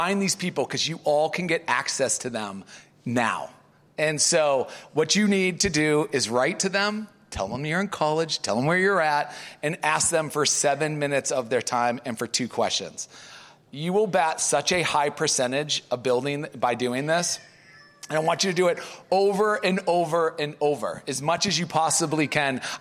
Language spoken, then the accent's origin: English; Massachusetts, United States; I'm a PK. Born and raised on the North Shore of Boston.